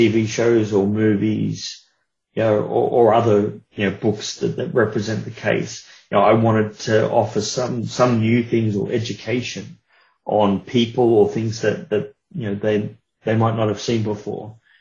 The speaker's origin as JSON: {"language": "English", "country": "Australia", "said": "being of Australian origin, Jeff started asking me a few questions about The Summerton Man."}